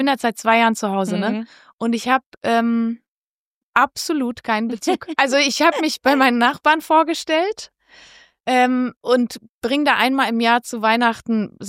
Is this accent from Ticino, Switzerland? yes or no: no; Valais, Switzerland; moved away; Genau, das war im Wallis, war echt so ein Schattendorf.